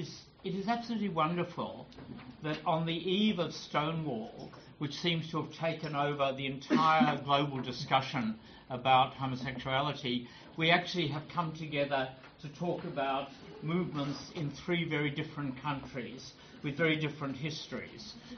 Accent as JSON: {"language": "English", "country": "Australia", "said": "I come from Australia."}